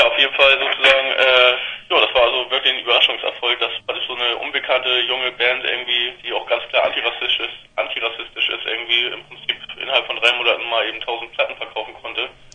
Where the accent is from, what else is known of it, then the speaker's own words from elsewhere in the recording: Bad Bramstedt, Schleswig-Holstein, Germany; Ja, wir konnten im Jugendzentrum bei uns in Bad Bramstedt praktisch spielen, irgendwie, zusammen mit 2, 3 anderen Bands.